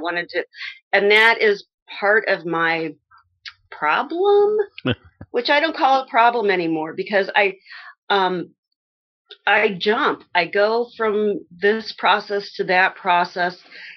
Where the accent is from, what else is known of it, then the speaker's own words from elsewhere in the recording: Valparaiso, Indiana, United States; No, I was born in Valparaiso, Indiana. My parents both went to VU. They had met there. Grew up in Valpo. Graduated Valpo. Moved away from Valpo.